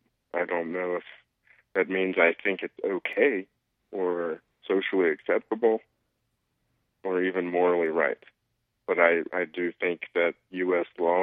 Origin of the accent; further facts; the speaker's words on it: Montreat, North Carolina, United States; Well, I grew up in Montreat. My dad has actually taught English for 40 years, 41, 41 years. So I grew up in the community as a small child.